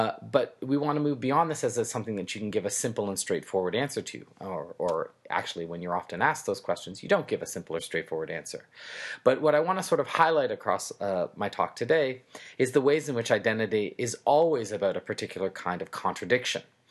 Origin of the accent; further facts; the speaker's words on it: Canada; things that I like because I'm Canadian